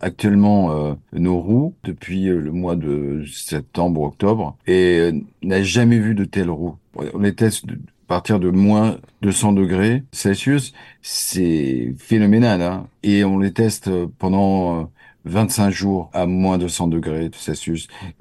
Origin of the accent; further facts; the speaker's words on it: Monaco; Mais être monégasque, pour les Américains, ce n'est pas vivre dans un des plus petits pays au monde.